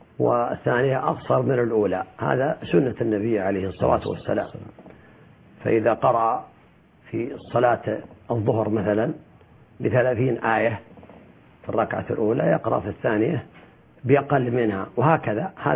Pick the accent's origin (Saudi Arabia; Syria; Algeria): Saudi Arabia; كما هو عندنا في المملكة العربية السعودية